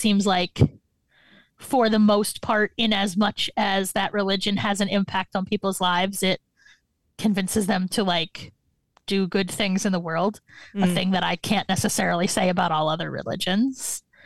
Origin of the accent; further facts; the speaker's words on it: Lancaster, Pennsylvania, United States; I grew up in Bible country, right? In Amish country, in particular. I grew up in Lancaster, Pennsylvania. A beautiful place I am happy to have lived, but do not want to live anymore.